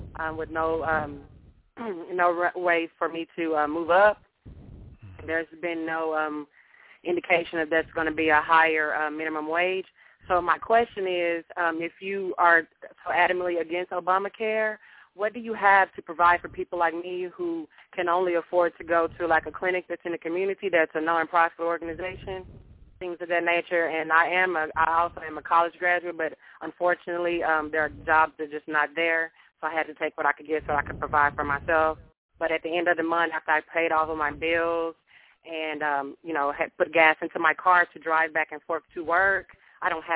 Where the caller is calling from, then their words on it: Arkansas, United States; Yes, I'm calling from Southeast Arkansas